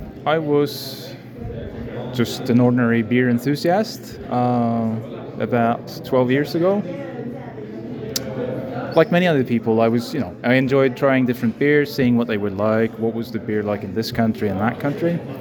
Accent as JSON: {"language": "English", "country": "Norway", "said": "I am from Norway."}